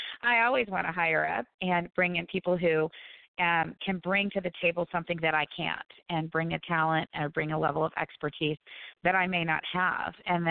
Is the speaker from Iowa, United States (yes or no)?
no; San Diego, California, United States; I grew up in San Diego and been going to Coronado for my whole life